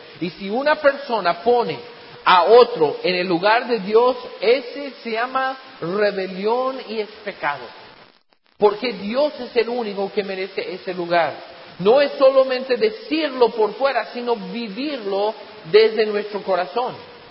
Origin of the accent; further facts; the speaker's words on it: United States; Dependemos, algunos, especialmente en los Estados Unidos, en mi país, hay muchos que dependen del gobierno.